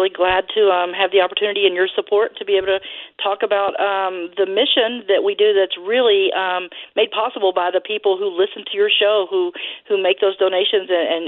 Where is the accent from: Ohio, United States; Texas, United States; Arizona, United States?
Texas, United States; also born or lived in California; now in Connecticut, United States; You know, it turns out I am a winter person. Growing up in Texas and California, you wouldn't expect that. We visited here, fell in love with New England, loved the winters.